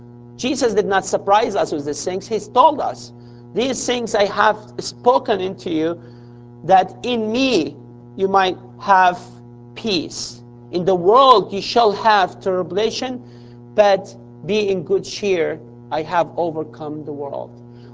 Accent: Sudan; born there; I was born in Sudan. My parents were born in Sudan. My grandparents born in Syria.

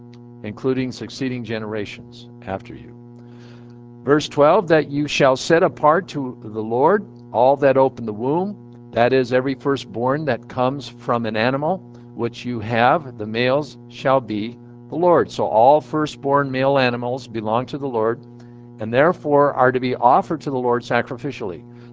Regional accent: United States; What upsets me about it is that I'm an American.

